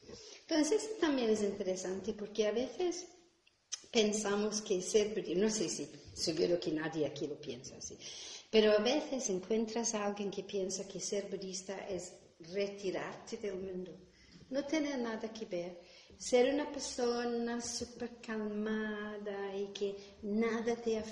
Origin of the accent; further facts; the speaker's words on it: Glasgow, Scotland, United Kingdom; Spanish is a second language; cuando yo hablo en inglés se nota enseguida de dónde vengo. Soy escocesa, pero no solo soy escocesa, soy de Glasgow, y además tengo un acento que enseguida gente va a saber